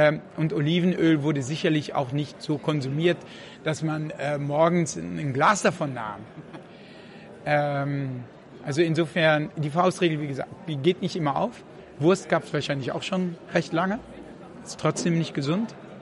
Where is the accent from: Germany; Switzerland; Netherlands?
Netherlands; Ich bin in Holland aufgewachsen.